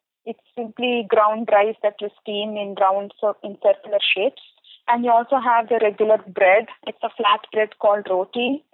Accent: South India, India; I went to South India because I'm from South India.

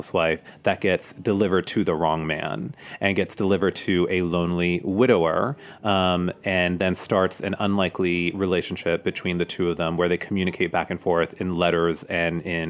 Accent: Harrisburg, Pennsylvania, United States; I grew up outside of Harrisburg, Pennsylvania, in a 99% white, 99% Christian community.

